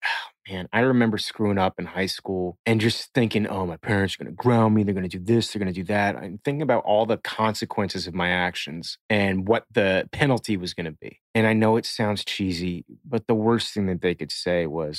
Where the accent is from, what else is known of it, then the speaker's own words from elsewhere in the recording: Florida, United States; As a kid growing up in Florida, I mean, the ultimate would have been to go play football at the University of Miami for me.